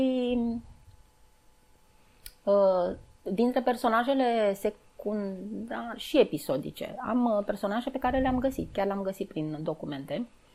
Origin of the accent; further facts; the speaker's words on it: Țintea, Prahova, Romania; mama și acum locuiește în Țintea, eu am crescut în Țintea